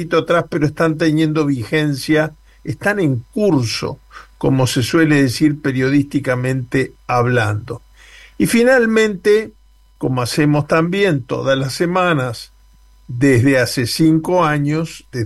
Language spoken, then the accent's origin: Spanish; Uruguay; uno como uruguayo se tiene que sentir orgulloso